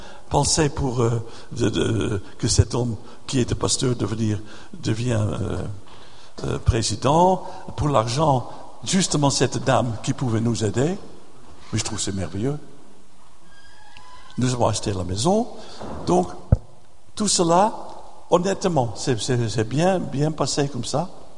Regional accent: Netherlands; French is a second language; now in France; Ça m'intéressait parce que je suis de la Hollande. J'aime les jardins. Et je n'avais jamais un jardin en France.

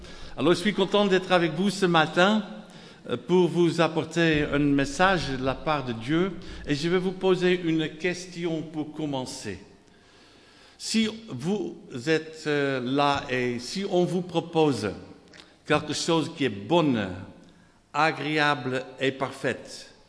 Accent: Netherlands; first language Dutch; French is a second language; now in France; En anglais, en français, même en néerlandais, ma langue maternelle. Je suis de la Hollande d'origine, ce n'est pas ma faute. Mes parents étaient né là, et mes grands-parents et tout le reste.

